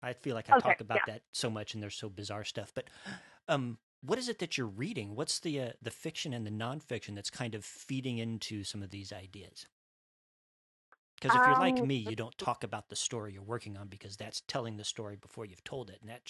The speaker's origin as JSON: {"language": "English", "region": "Midwest", "country": "United States", "tie": "born or raised there", "said": "So if I were going to write what I knew, it would be about, you know, a guy growing up in the Midwest that was scared of talking to girls."}